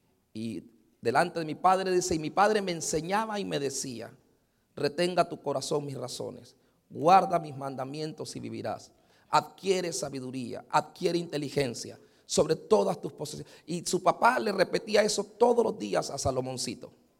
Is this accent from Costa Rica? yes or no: no; Nicaragua; born there; Y en yo soy nacido en Nicaragua. No es culpa mía. Pero yo nací en Nicaragua.